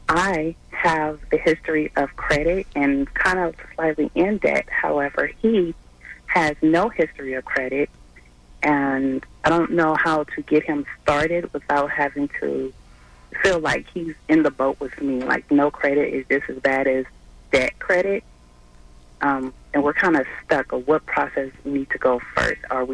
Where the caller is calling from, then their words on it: Los Angeles, California, United States; Los Angeles.